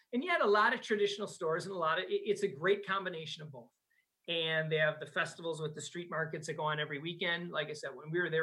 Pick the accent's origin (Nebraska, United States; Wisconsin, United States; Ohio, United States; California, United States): Wisconsin, United States; accent: Wisconsin; You know, with my Wisconsin accent, I've screwed up every time.